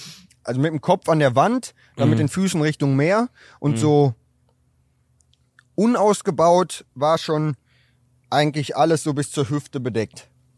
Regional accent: North Rhine-Westphalia, Germany; ich komme aus dem Ruhrpott

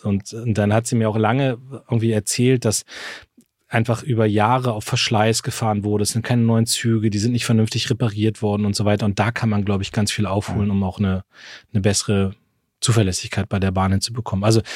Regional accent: Munster, Lower Saxony, Germany; da wo ich wohne, in meiner Heimatstadt in Munster

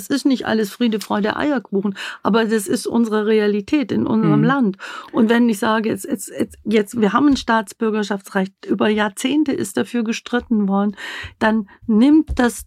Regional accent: Augsburg, Bavaria, Germany; Ich komme aus Augsburg. Augsburg ist die drittgrößte Stadt in Bayern.

